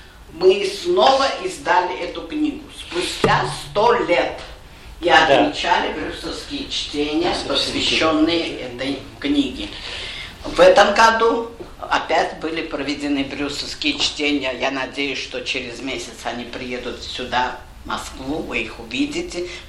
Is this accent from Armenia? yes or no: yes; Yerevan, Armenia; Я армянка, я живу в Ереване.